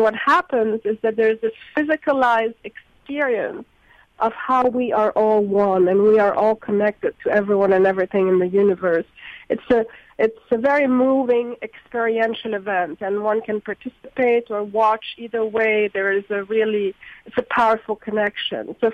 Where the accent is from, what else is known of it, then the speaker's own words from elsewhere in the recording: Lebanon; now in United States; I'm originally from Lebanon, and I go back regularly to do work there.